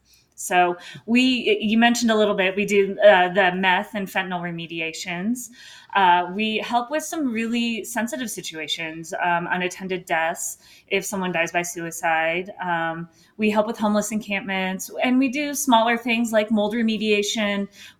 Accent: Littleton, Colorado, United States; So I'm from Colorado. Grew up here in Littleton, went to CSU.

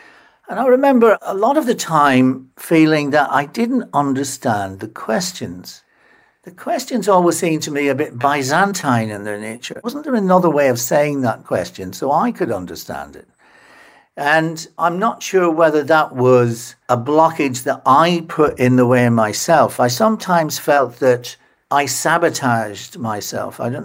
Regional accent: Enniskillen, Northern Ireland, United Kingdom; I grew up in Enniskillen, which is a beautiful market town in the west of Northern Ireland.

